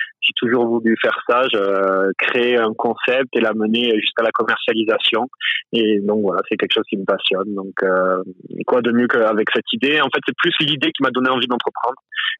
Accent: Toulouse, Occitanie, France; surtout le sud-ouest, comme je viens de Toulouse.

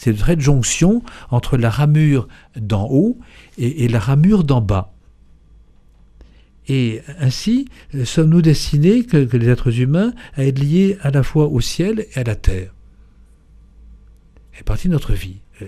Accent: Brittany, France; je suis breton d'origine, parce que mes parents tous les deux étaient brestois

